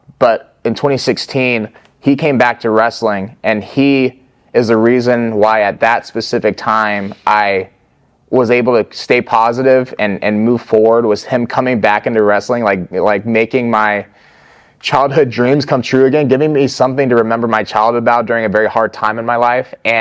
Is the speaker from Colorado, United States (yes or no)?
no; Arizona, United States; my last duty to accomplish, per se, in my home state of Arizona